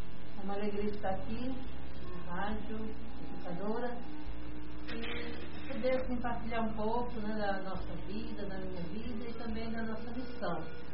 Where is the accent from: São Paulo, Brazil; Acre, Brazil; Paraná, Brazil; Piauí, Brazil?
Piauí, Brazil; Picos; Eu sou da diocese de Picos, Piauí. Nasci no meio das comunidades, nas Febres